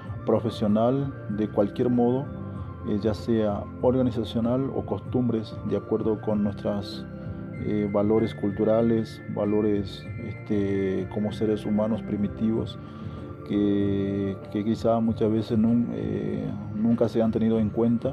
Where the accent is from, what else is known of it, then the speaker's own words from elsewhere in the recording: La Lomita, Formosa, Argentina; now in Ingeniero Juárez, Argentina; del pueblo Pilagá. Yo soy de La Lomita, kilómetro 14. Actualmente estoy acá en Ingeniero Juárez